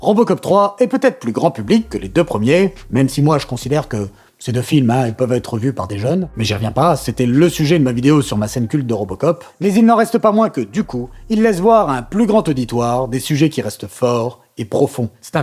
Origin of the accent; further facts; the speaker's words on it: France; Et mine de rien, bah, on est français, donc la révolution, ça parle.